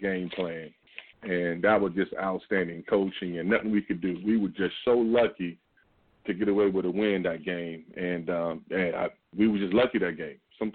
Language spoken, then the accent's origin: English; North Carolina, United States; And I grew up in North Carolina as a kid